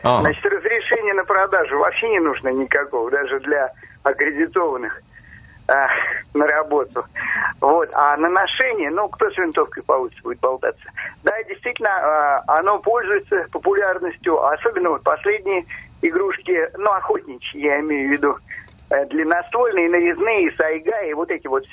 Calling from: Moscow, Russia; я из Москвы.

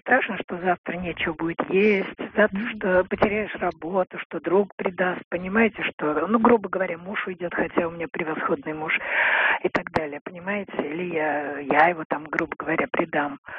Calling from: New Haven, Connecticut, United States; Я из Штатов звоню.

